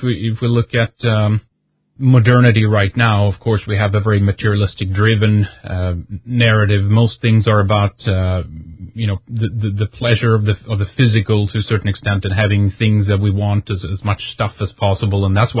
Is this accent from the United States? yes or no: no; Sweden; since growing up in Sweden by with a kind of default, you know, left-wing position